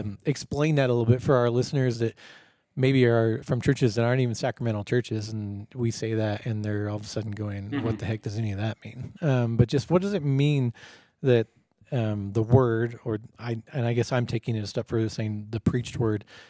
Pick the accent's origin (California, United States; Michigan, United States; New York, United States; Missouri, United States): California, United States; Now, maybe this just is because I grew up in California, whatever, but I've always gone to very conservative LCMS churches